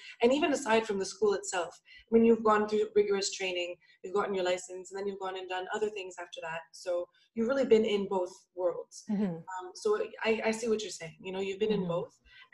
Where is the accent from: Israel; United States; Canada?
Canada; Montreal, Quebec; but I'm from Montreal too.